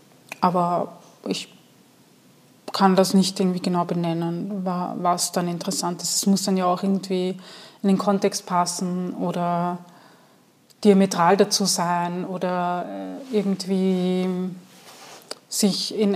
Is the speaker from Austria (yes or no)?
yes; Lower Austria, Austria; Ja, ich bin im Dorf aufgewachsen